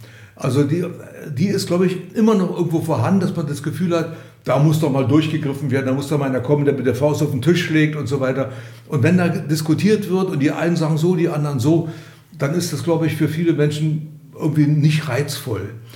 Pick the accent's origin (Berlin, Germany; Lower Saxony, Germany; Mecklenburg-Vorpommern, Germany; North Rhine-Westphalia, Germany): Berlin, Germany; Ich meine, ich bin ja nun in der DDR aufgewachsen, aus Berlin aufgewachsen